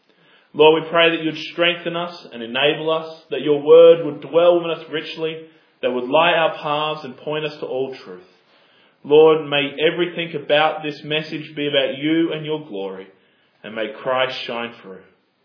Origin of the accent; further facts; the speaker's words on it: Australia; And it was a surprise to me as an Australian to be able to stand there and go, I can see another country.